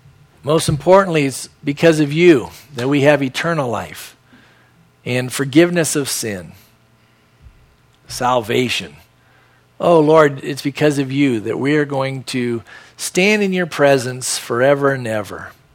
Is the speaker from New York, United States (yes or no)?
no; San Diego, California, United States; You know, we were born and raised in San Diego.